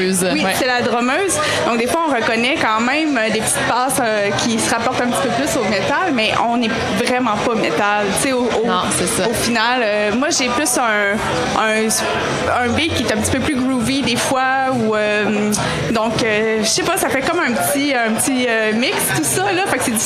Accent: Quebec City, Quebec, Canada; now in Saguenay, Canada; Je suis originaire de Québec, mais maintenant, j'habite au Saguenay.

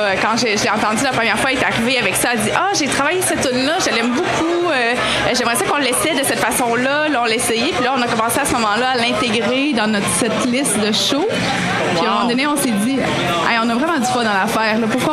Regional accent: Quebec City, Quebec, Canada; now in Saguenay, Canada; Je suis originaire de Québec, mais maintenant, j'habite au Saguenay.

